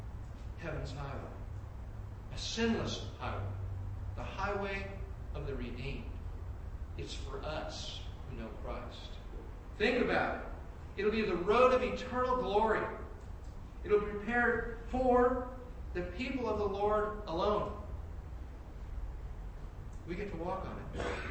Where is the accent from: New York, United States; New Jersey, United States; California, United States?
California, United States; And it reminded me growing up in the Bay Area in my late teens through my mid-20s.